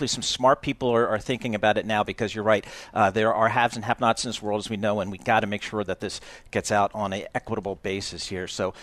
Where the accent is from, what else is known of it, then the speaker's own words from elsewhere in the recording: New Jersey, United States; accent: Jersey; maybe it's just my Jersey accent, maybe.